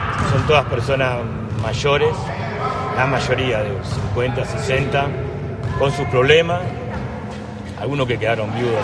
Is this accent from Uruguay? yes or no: no; San Justo, Buenos Aires Province, Argentina; Empieza en Buenos Aires, soy de Buenos Aires, en la zona de San Justo, en La Matanza.